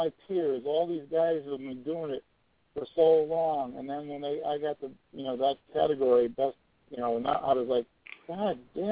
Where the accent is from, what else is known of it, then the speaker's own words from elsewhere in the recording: Stratford, Connecticut, United States; oh, I'm from Stratford, Connecticut. And I'm, like, turning my head left and right, looking around, who the hell else here is from Stratford?